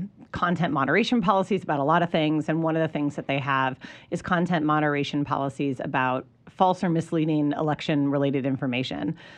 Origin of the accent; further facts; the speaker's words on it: Florida, United States; but I'm from Florida. I was 17 and couldn't vote